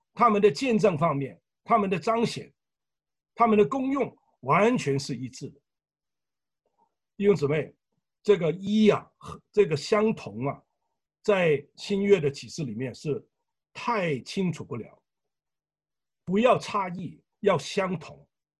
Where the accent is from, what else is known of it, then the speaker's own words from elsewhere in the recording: Hong Kong; 我是香港人，从香港不但是爱广东人，爱香港的